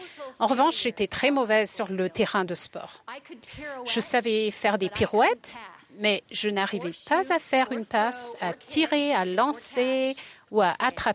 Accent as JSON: {"language": "French", "region": "California", "country": "United States", "tie": "born or raised there", "said": "J'ai grandi en Californie, mon mari en Angleterre et en Arabie Saoudite."}